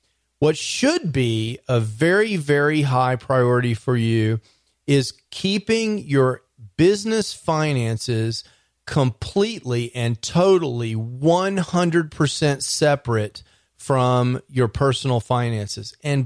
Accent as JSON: {"language": "English", "town": "Dallas", "region": "Texas", "country": "United States", "said": "because, hey, I'm from Dallas, Texas. Dallas is in the United States of America."}